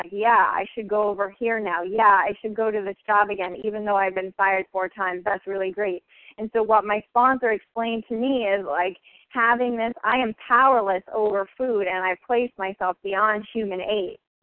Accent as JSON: {"language": "English", "town": "Boston", "region": "Massachusetts", "country": "United States", "said": "I'm from Boston, Massachusetts"}